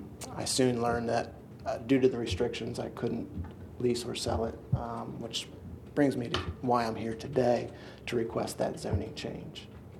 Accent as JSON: {"language": "English", "town": "Milford", "country": "United States", "tie": "born or raised there", "said": "As I mentioned, I'm from Milford. I grew up in Milford. My brother and I were raised there. My mother taught school there until she retired to Virginia. I moved away, went to chiropractic school. When I returned to Milford."}